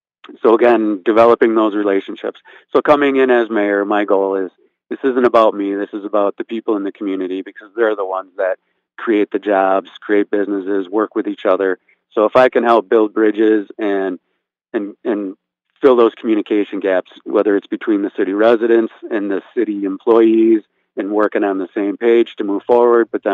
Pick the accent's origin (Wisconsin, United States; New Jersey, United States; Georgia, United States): Wisconsin, United States; New Berlin; born there; But I was born in New Berlin, went to school at a Catholic memorial in Waukesha